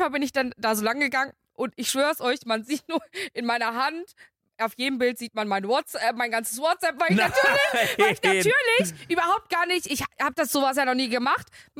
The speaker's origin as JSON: {"language": "German", "town": "Bielefeld", "region": "North Rhine-Westphalia", "country": "Germany", "said": "ich komme aus Bielefeld."}